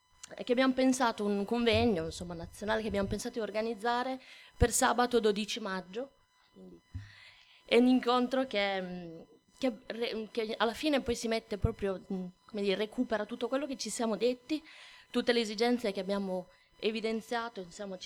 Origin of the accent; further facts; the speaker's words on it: Bologna, Emilia-Romagna, Italy; vengo da Bologna